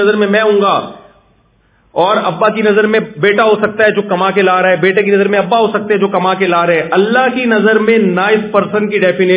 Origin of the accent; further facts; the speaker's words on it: Karachi, Sindh, Pakistan; moved away; ہم جب کراچی سے آئے نا تو کراچی میں جو ہماری گورنمنٹ ہے، لوگ برے نہیں ہیں